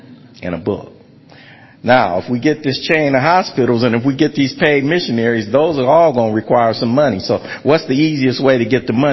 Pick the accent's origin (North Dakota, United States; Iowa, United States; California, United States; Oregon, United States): California, United States; Los Angeles; Kid who come from nothing. I come from Watts. Growing up in the 60s